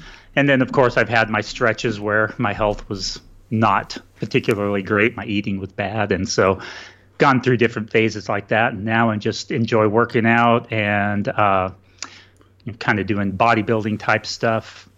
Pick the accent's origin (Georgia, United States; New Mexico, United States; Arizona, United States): New Mexico, United States; Albuquerque; now in Dallas, United States; I live in the Dallas, Texas area. And I've been here for several years. I grew up in New Mexico, Albuquerque specifically. So I grew up right near mountains